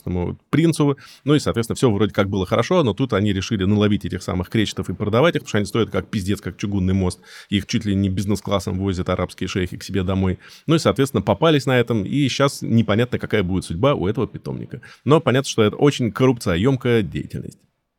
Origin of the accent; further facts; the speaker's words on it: Moscow, Russia; мы, простые кяферы из Москвы